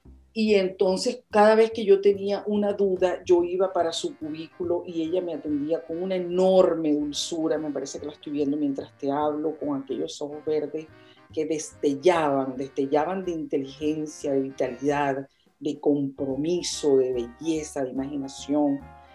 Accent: Zulia, Venezuela; accent: Zulia; en mi acento, que no sea del Zulia, que no sea de Perijá. Entonces, no, yo no estoy lejos del Zulia.

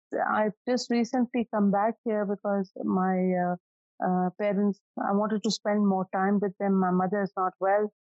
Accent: Karachi, Sindh, Pakistan; moved away as an adult; now in United States; I grew up in Karachi, and, after that, I got married and I went to the US.

